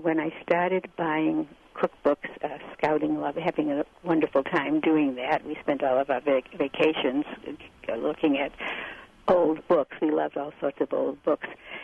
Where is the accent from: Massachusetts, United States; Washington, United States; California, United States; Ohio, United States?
Massachusetts, United States; Boston; I grew up in Boston in a Jewish household, and so I went to the library at Cornell, which, of course, had everything